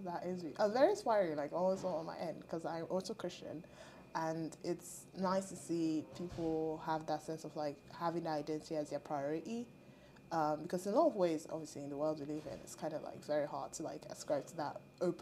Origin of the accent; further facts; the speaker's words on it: Texas, United States; like we're all from South